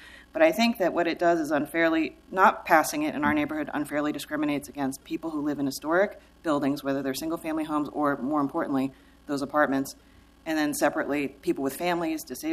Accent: East Coast, United States; also born or lived in New York City; Well, I grew up on the East Coast, and I spent several years in New York City

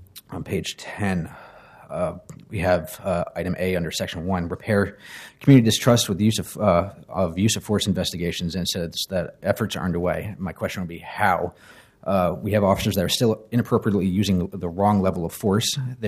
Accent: Philadelphia, Pennsylvania, United States; I'm relatively new to your city. I'm a transplant from Philadelphia.

